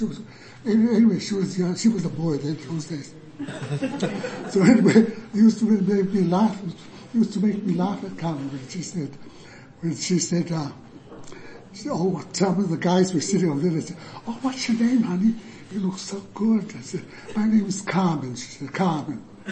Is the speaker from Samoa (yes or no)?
yes; Samoa; now in Australia; Well, I came from Samoa, and I didn't open anything. I worked at a tram in those days. This is during the 50s, you know.